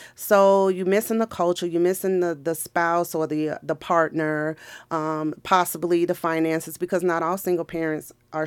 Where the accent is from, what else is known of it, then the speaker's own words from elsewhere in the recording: Chicago, Illinois, United States; also born or lived in Missouri / Tennessee / Texas; I'm originally from Chicago. I went to school in the state of Missouri and left and went to Tennessee, was married and moved to Texas and now here.